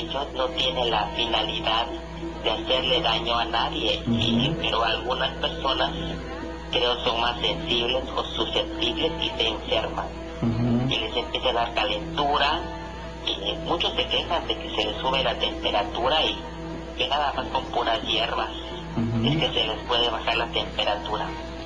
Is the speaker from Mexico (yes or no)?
yes; Mexico; como mexicanos que somos y aquí en el sur de la República